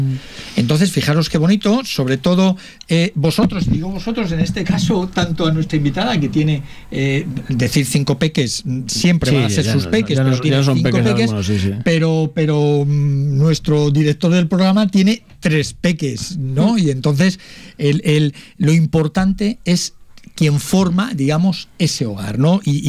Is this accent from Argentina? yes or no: no; Castile and León, Spain; nosotros somos castellano-leoneses